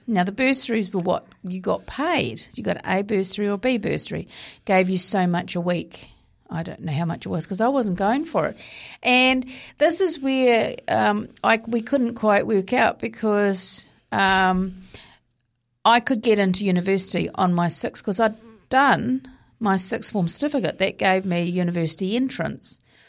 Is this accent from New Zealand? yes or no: yes; Te Aroha, Waikato, New Zealand; But it was interesting because I grew up in Te Araha, which was up in the Waikato.